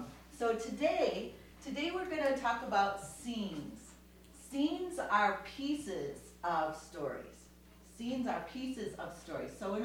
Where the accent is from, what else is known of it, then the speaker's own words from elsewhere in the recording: Seattle, Washington, United States; Yeah, we're from Seattle. We're from Seattle, you do everything in the rain.